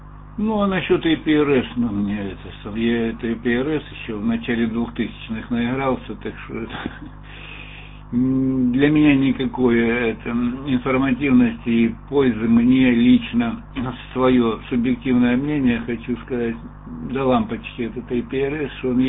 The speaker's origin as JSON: {"language": "Russian", "town": "Lermontov", "region": "Stavropol Krai", "country": "Russia", "tie": "born or raised there", "said": "А сам я коренной лермонтовчанин"}